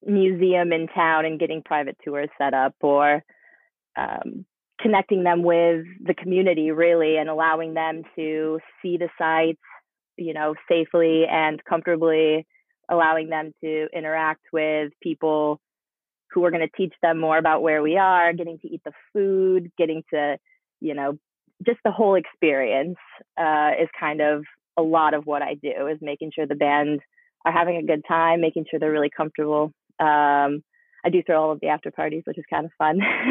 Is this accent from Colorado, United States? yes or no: no; Michigan, United States; So I grew up in Michigan and from a small town, lots of farms and things like that.